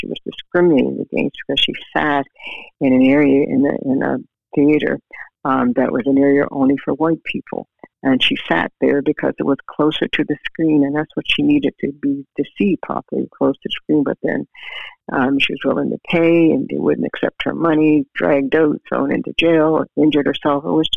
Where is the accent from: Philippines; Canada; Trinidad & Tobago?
Canada; Whitney Pier, Nova Scotia; So this is why I'm very proud to say that I was born and raised in Whitney Pier.